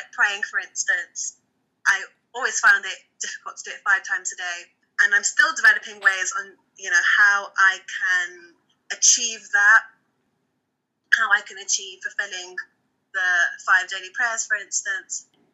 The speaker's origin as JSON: {"language": "English", "country": "Pakistan", "said": "it took time to fully accept it, along with being Pakistani and being Muslim."}